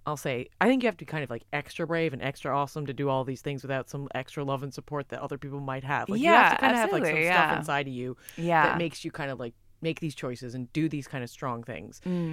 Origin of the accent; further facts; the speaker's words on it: United States; because I'm American as well, and in America I feel like there's like a lot more like super tan, like super rich